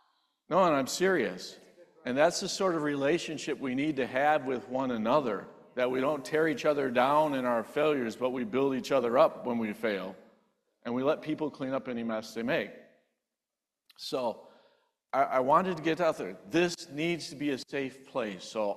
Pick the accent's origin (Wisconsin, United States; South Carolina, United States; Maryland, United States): Wisconsin, United States; Kenosha; I was born in Kenosha, been here most of my life.